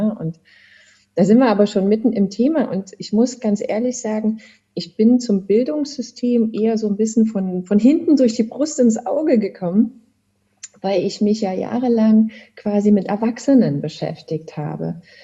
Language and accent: German; Chemnitz, Saxony, Germany; Ich habe Abitur gemacht in Chemnitz. Du sagtest, das ist meine Heimatstadt.